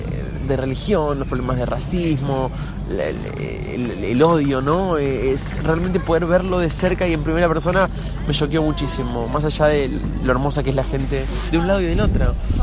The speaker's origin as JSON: {"language": "Spanish", "country": "Argentina", "said": "desde el lugar de argentino, que somos latinos, que tenemos esa sangre tan nuestra, ¿no?, por las venas"}